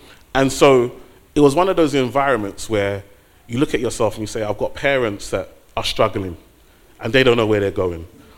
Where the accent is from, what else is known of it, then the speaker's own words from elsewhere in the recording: Nigeria; And so being Nigerian, it's not, you know, you don't get beats the normal way.